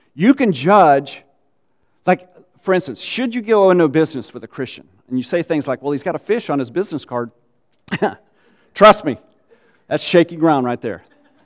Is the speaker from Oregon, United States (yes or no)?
no; Gary, Indiana, United States; I grew up in Gary, Indiana. At the time, it was kind of like Detroit is now. It was a murder capital of the United States for years.